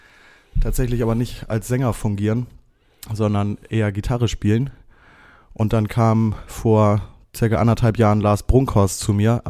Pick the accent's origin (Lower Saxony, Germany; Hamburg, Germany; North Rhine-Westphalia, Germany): Hamburg, Germany; Ja, ich bin in Harburg geboren. In Harburg-Heimfeld 1998.